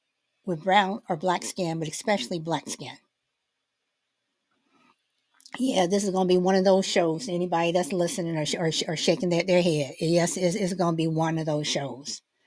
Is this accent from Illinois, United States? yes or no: yes; Chicago, Illinois, United States; growing up in Chicago, one of the stories that was constantly talked about, at least in the circles that I grew up in, was Emmett Till.